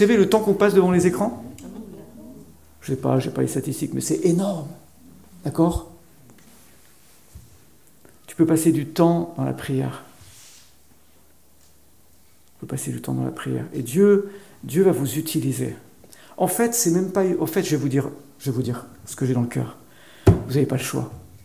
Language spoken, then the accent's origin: French; France; now in Switzerland; J'ai fait l'armée en Suisse, parce que je suis d'origine suisse. … quand j'étais petit, en France, parce que j'habitais en France.